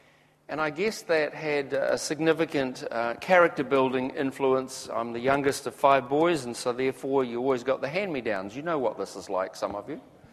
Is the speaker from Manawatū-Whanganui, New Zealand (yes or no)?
no; Oamaru, Otago, New Zealand; when I look back at my sort of early life as a little boy growing up in Oamaru, I'd have to say it was pretty uneventful.